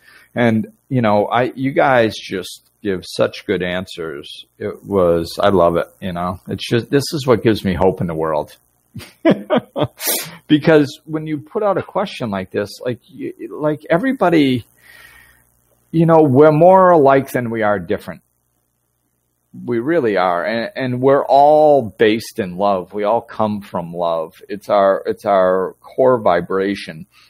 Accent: Gardner, Massachusetts, United States; also born or lived in Florida; And I said, I just spent 10 years in Florida. I said, but I grew up in Massachusetts. And he goes, oh, no kidding. What town did you grow up in? And I said, Gardner.

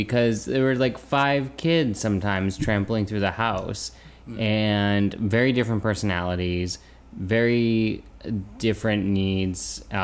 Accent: San Diego, California, United States; born there; So back in 1986, I was born in San Diego, California. I was a Navy baby.

